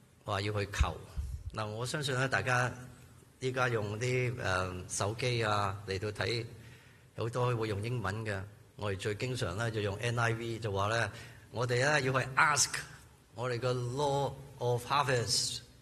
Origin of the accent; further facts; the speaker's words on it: Hong Kong; 仲多过我哋香港人，仲多过我哋中国人